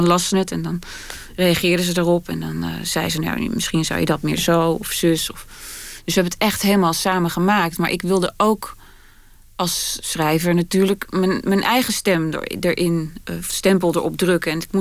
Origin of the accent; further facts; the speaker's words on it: Hilversum, North Holland, Netherlands; also born or lived in Amsterdam; En ik kom uit Hilversum. Ik ben een kakker uit het Gooi. En heb wel enige street credibility opgebouwd in Amsterdam, waar ik vanaf mijn 17e woonde.